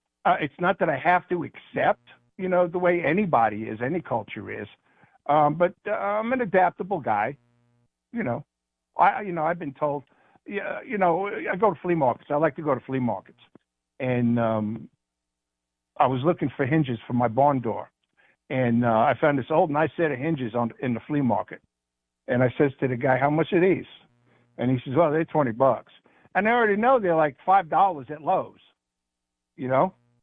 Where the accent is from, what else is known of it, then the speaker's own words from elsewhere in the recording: New York, United States; accent: New York; New York, they also tell me I have an accent, that I got to start watching gangster movies to get my accent back.